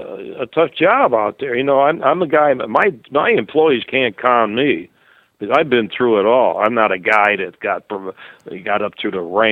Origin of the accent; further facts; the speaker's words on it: Massachusetts, United States; now in Arizona, United States; Well, I love Arizona. I've been born and raised in Massachusetts, been all over the world. This is my state.